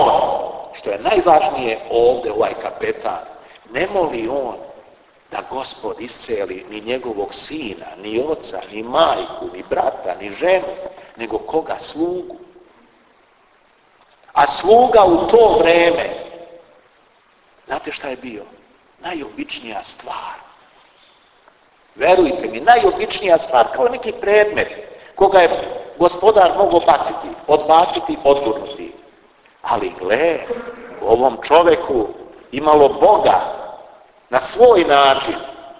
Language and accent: Serbian; Serbia; Mi smo, ja sam Srbin. Dobro je to i hvala Bogu što smo Srbi.